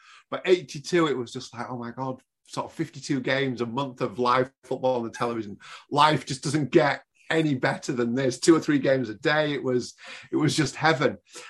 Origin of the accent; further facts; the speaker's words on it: England, United Kingdom; But, I mean, obviously being English, I can't even begin to relate to how it must have felt to be a Brazilian.